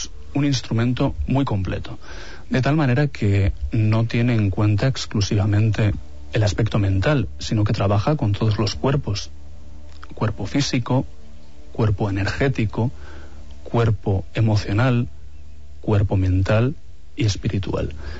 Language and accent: Spanish; Paris, Île-de-France, France; si un peregrino sale, por hacer valer de donde yo vengo, sale de París